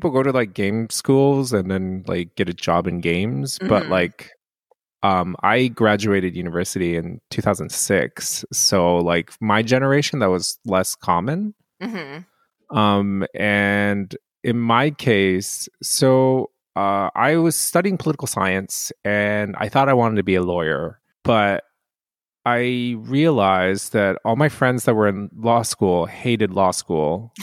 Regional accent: Japan; I'm Japanese. I was born and raised in Japan. Mm-hmm. So I'm bilingual.

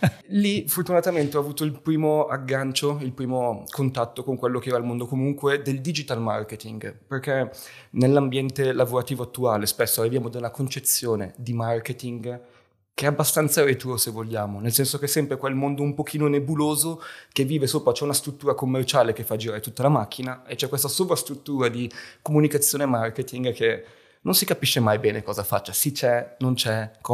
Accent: Bergamo, Lombardy, Italy; io sono di Bergamo originario, per cui in un tessuto industriale molto sviluppato, ma non tecnologissimo

